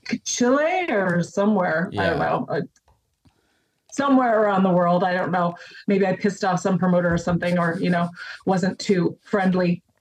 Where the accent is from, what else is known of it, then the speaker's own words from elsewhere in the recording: Canada; But as soon as I talk, I'm automatically American, but I'm not. I'm Canadian.